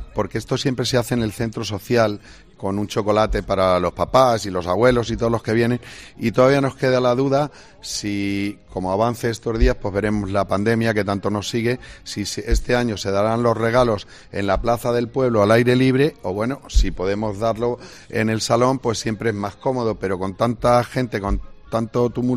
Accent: Pepino, Castilla-La Mancha, Spain; No es porque sea Pepino, no es porque sea mi pueblo, que le quiero y lo adoro

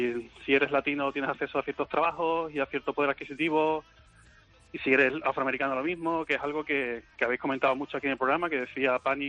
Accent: Spain; soy español y soy blanco

